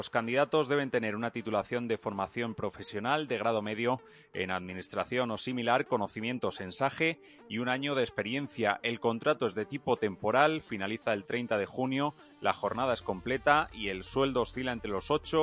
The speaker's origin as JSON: {"language": "Spanish", "town": "Leganés", "region": "Community of Madrid", "country": "Spain", "lives_now": "Madrid, Spain", "said": "yo soy de Leganés, pero ya vivo en Madrid, así que ya siento San Isidro como mío"}